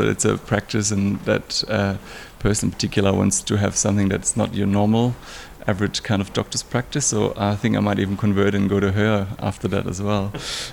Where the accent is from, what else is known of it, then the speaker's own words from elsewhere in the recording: Germany; English is a second language; moved away as an adult; now in Australia; I'm originally from Germany. I've moved to Australia in 2000, so nearly 14 years ago